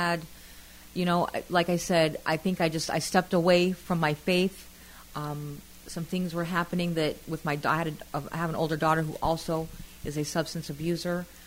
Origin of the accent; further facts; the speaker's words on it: Tucson, Arizona, United States; moved away as an adult; now in Fresno, United States; Well, I'm not from the Fresno area. As Jerry knows, I'm from Tucson, Arizona. I moved here about 6 months ago